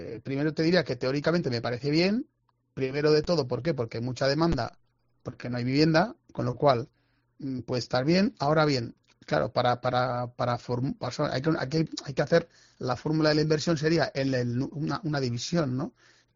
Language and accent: Spanish; Azagra, Navarre, Spain; decían en el pueblo, ¿eh? Ya sabes que soy de Azagra.